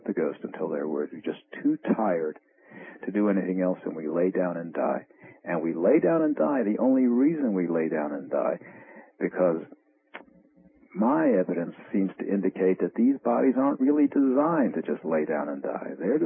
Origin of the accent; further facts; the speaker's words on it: United States; I don't forget taxes. I'm an American.